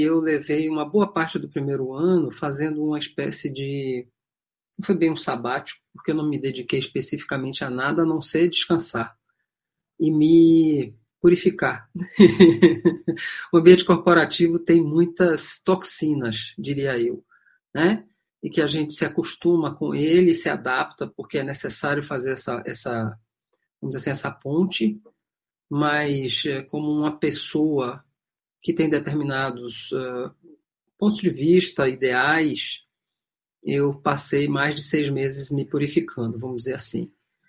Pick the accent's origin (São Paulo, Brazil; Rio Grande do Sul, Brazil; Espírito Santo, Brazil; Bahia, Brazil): Bahia, Brazil; Salvador; Eu sou soteropolitana, ou seja, nasci em Salvador, da Bahia.